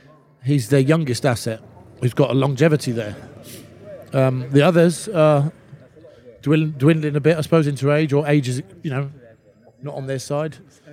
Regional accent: London, United Kingdom; I grew up in London

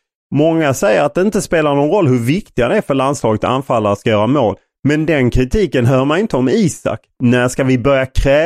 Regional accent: Skåne, Sweden; jag är ju från Skåne och håller på Landskrona.

